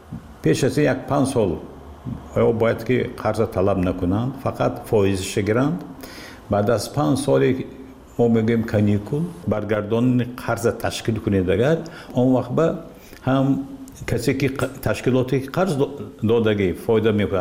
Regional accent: Tajikistan; من تاجیکستانی هستم، من تاجیک هستم

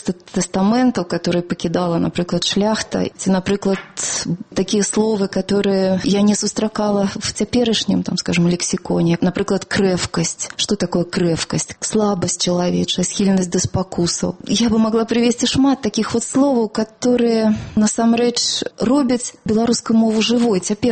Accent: Minsk, Belarus; born there; я нарадзілася ў Менску

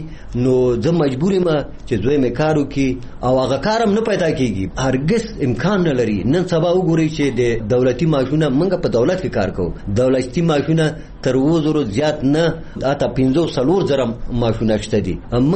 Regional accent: Jalalabad, Nangarhar, Afghanistan; زه د جلال آباد اوسېدونکی یم.

